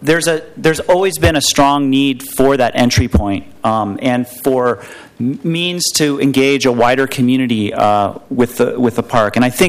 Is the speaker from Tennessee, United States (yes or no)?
no; Portland, Oregon, United States; I grew up in Portland, and I grew up playing in Forest Park